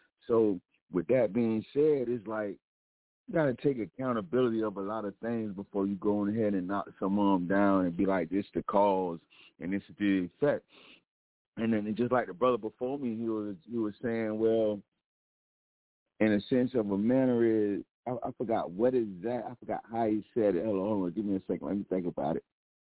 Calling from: Florida, United States; I'm calling from the Gunshine State, Blazing City.

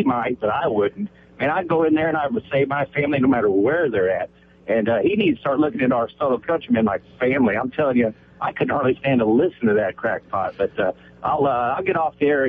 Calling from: Salem, United States; I'm down in Salem.

